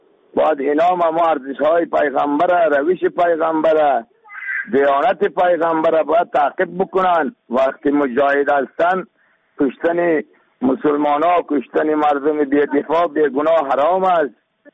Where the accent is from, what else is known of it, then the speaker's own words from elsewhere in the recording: Afghanistan; ما شما افغان هستیم